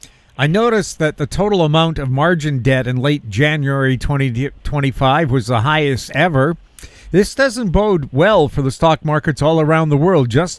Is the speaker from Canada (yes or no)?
yes; Alberta, Canada; I grew up in Alberta.